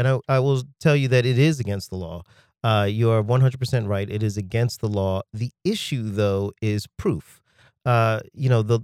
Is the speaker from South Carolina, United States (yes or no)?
no; Jacksonville, Florida, United States; being a young man growing up in Jacksonville and just trying to get an apartment